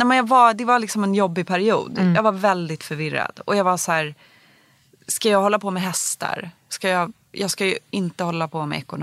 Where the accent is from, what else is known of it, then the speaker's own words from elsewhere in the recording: Bromma, Stockholm County, Sweden; Och jag växte upp i Bromma